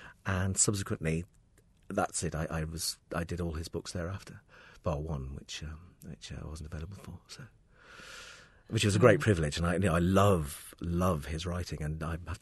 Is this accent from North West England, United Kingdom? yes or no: yes; Liverpool, North West England, United Kingdom; accent: Liverpudlian; also born or lived in Scotland; I was born in Scotland, and my parents moved to Liverpool when I was about three. So I grew up on Merseyside. My parents are Irish as well